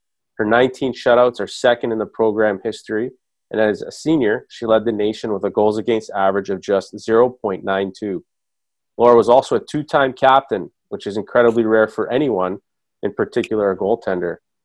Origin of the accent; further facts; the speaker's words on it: Toronto, Ontario, Canada; I grew up in the Toronto area